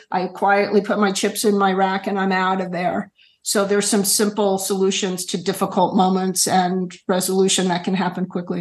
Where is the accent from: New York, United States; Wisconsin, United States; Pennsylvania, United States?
New York, United States; but I'm a New Yorker, so you can imagine